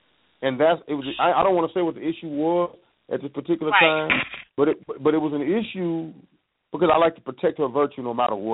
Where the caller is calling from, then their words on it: Tulsa, Oklahoma, United States; I'm calling from Tulsa, Oklahoma.